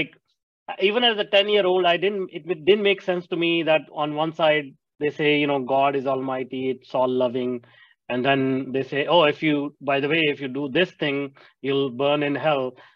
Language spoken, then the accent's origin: English; India; I grew up in India where all these modalities, especially meditation, and just being more spiritual, religion